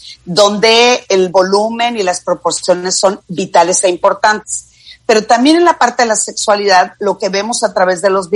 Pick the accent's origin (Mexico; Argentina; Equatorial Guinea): Mexico; Culiacán, Sinaloa; Y como buena norteña, yo soy de Culiacán